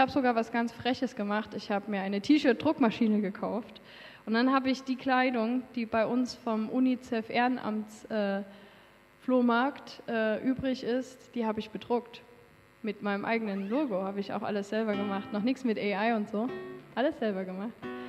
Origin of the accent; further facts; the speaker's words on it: Dresden, Saxony, Germany; Ich komme aus Dresden.